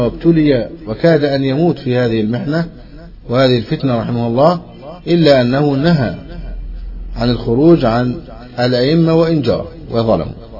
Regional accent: Egypt; بلادنا مصر

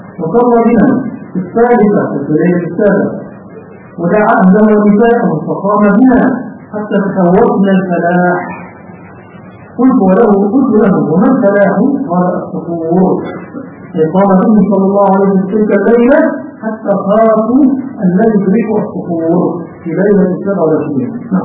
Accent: Egypt; عندنا في مصر

